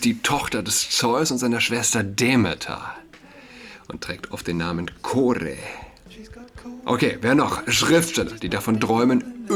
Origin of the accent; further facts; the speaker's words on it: Saarland, Germany; für mich als Saarländer